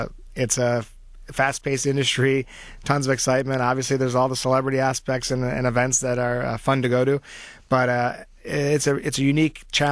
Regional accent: Southfield, Michigan, United States; Well, I grew up in Southfield originally and then West Bloomfield with a great family.

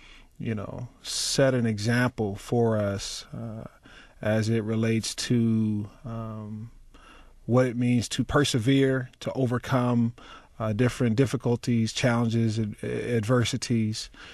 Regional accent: Ann Arbor, Michigan, United States; being born and raised in Michigan, you know, or in Ann Arbor, Michigan, at the University of Michigan Hospital

